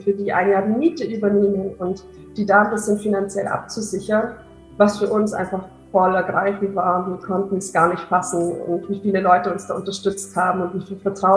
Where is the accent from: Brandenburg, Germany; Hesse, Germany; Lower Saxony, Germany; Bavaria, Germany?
Bavaria, Germany; now in Maastricht, Netherlands; ich bin 26 Jahre alt, gerade wohne ich in Maastricht in den Niederlanden. Ich komme eigentlich aus der Nähe von Augsburg und habe auch in Augsburg davor studiert.